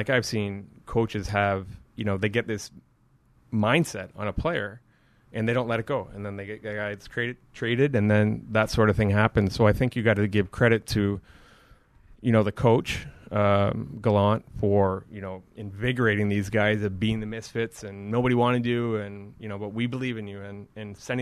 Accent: Kingston, Ontario, Canada; I actually almost bought his house in my hometown in Kingston.

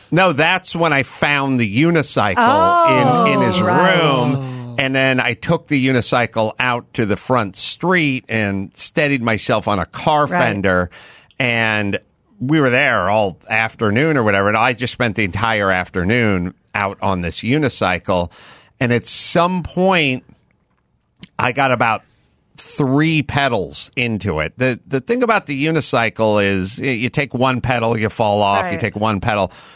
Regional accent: North Hollywood, California, United States; I was from North Hollywood.

